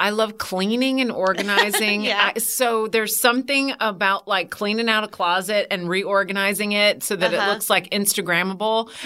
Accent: St. Petersburg, Florida, United States; now in Atlanta, United States; because I grew up in St. Petersburg. So it was either go south and go to Miami or come up to Atlanta.

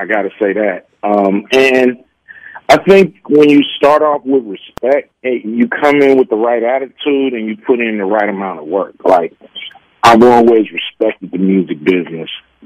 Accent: West Coast, United States; I mean, we're from the West Coast, so you just got to, you know, make it in rap.

